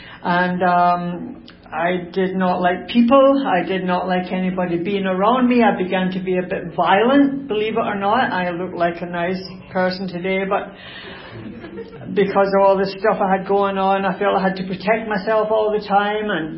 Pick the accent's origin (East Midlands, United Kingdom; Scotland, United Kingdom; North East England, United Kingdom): Scotland, United Kingdom; Glasgow; born there; I was born in Glasgow, Scotland. I'm an Irish Scot, you know, part Irish, part Scots.